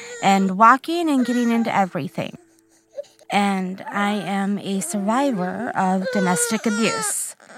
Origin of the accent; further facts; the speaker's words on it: Wisconsin, United States; I am from Central Wisconsin area.